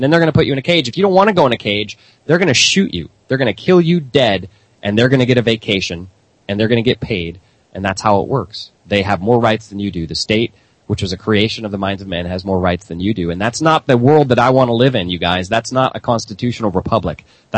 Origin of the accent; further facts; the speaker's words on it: St. Louis, Missouri, United States; I'm obviously very concerned about Ferguson because I grew up in St. Louis. So I have friends that live in Florissant.